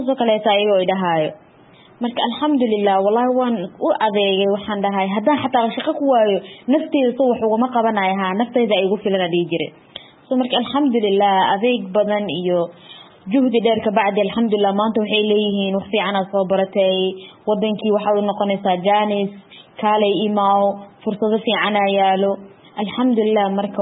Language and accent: Somali; Mogadishu, Banaadir, Somalia; now in India; waxaan ka imaaday Soomaaliya qasatan magaalada Muqdisho Indiya waxaan imaaday 2016-kii